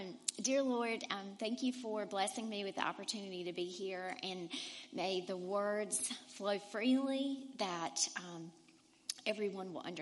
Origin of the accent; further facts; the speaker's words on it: Greenville, United States; I'm from Greenville.